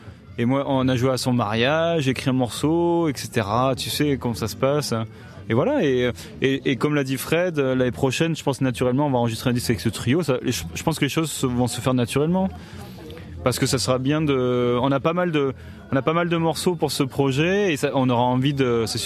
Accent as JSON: {"language": "French", "region": "Provence-Alpes-Côte d'Azur", "country": "France", "tie": "born or raised there", "said": "en Provence, donc ma région natale, pas natale, mais où j'ai grandi quoi, on va dire."}